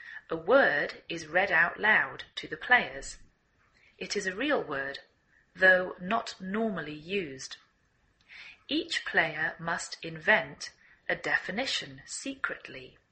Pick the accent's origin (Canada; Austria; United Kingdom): United Kingdom; England; now in United States